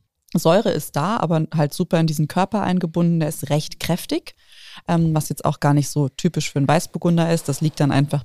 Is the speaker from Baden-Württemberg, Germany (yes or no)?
no; Bad Dürkheim, Rhineland-Palatinate, Germany; aus meiner Heimatstadt, vom Herrenberg in Bad Dürkheim, beziehungsweise Ortsteil Ungstein